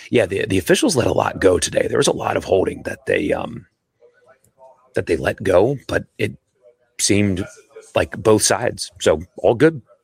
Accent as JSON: {"language": "English", "region": "South Carolina", "country": "United States", "tie": "born or raised there", "said": "Watching from Aiken, South Carolina. Hey, my home state."}